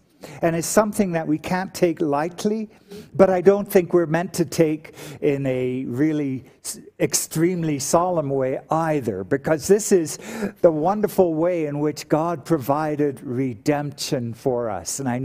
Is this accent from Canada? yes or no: yes; Canada; And as I grew up in Canada in my teens and 20s, and then married an American.